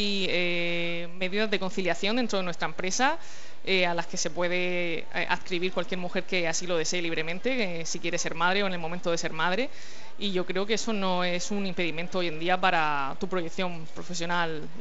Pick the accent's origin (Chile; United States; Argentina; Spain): Spain; Cartagena, Region of Murcia; No, en mi caso yo es que soy muy de Cartagena.